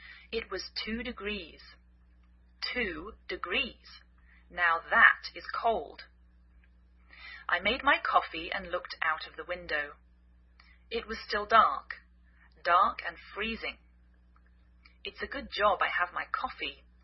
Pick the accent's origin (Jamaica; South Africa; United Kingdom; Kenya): United Kingdom; England; now in United States